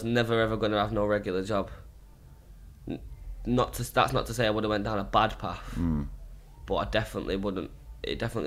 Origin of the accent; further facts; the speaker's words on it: Manchester, North West England, United Kingdom; I grew up in Manchester, North Manchester, Moston.